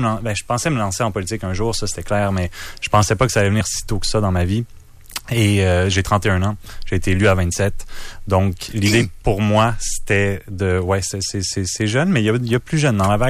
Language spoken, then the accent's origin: French; Sainte-Foy, Quebec, Canada; also born or lived in Toronto; à 6 mois, je suis arrivé avec ma mère ici à Québec, avec ma mère et mon frère. Puis j'ai été élevé à Sainte-Foy.